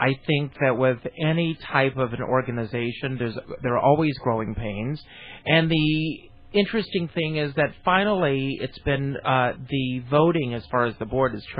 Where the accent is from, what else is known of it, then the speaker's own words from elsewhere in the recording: South Carolina, United States; But I was the kind of kid, I grew up in South Carolina, who mimicked everything I saw on television.